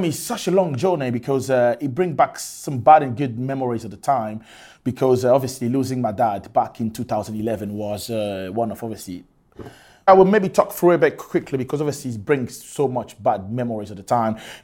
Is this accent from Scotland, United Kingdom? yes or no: yes; Scotland, United Kingdom; Yes, I grew up in Scotland, you know what I mean? I live in Scotland literally all my life.